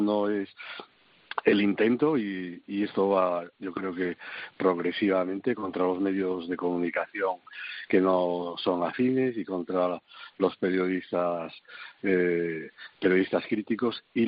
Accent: A Coruña, Galicia, Spain; born there; yo era también diputado socialista por La Coruña, por mi ciudad natal

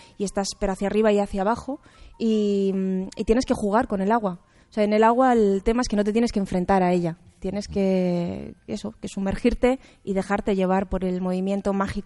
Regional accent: Aragon, Spain; soy maña, ¿sabes? Soy maña y soy defensora de la rasmia

